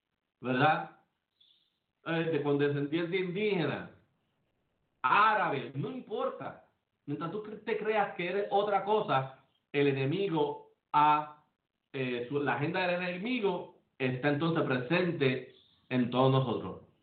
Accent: Puerto Rico; born there; Yo nací en Puerto Rico, sigo siendo de Israel.

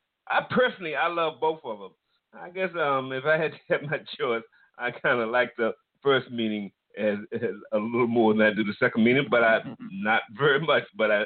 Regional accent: East Coast, United States; I'm from the East Coast, so I'm really appreciating this a lot.

